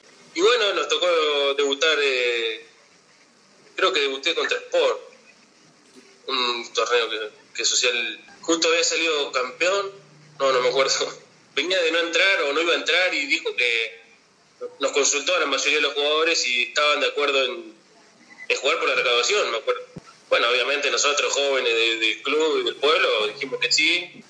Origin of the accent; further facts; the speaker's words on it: González Moreno, Buenos Aires Province, Argentina; importante González Moreno, no nací porque nací acá en el hospital, pero bueno, porque obviamente no podíamos nacer en González Moreno, pero me crié así, mi infancia en González Moreno, todas mis amistades, la mayoría de mi familia, el club donde empecé a jugar al fútbol